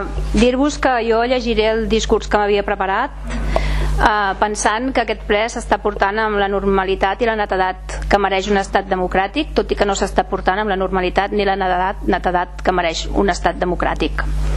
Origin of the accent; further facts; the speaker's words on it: Caldes, Catalonia, Spain; Els que som de Caldes de sempre